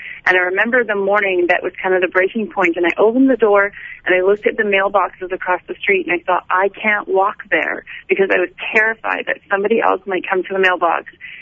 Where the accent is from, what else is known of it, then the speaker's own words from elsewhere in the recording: Edmonton, Alberta, Canada; also born or lived in Victoria / Red Deer / Grande Prairie; I was born in Victoria, B.C., but my family lived in Alberta. They lived in Red Deer and Grand Prairie and eventually Edmonton when I was a teenager. So that's what I definitely feel like Edmonton's my home. I've been here since I was about 12, 13.